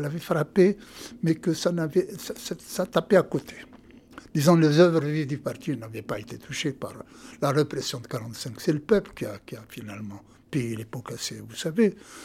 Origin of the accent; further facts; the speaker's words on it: Maghnia, Tlemcen Province, Algeria; Moi, je ne pouvais pas, marcher dans le boulevard à partir de 4 heures de l'après-midi chez moi à Marnia.